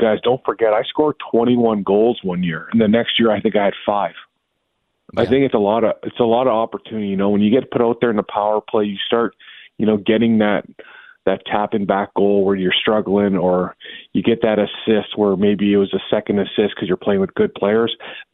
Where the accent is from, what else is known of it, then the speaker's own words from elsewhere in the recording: Sault Ste. Marie, Ontario, Canada; He played in my hometown in Sault Ste. Marie.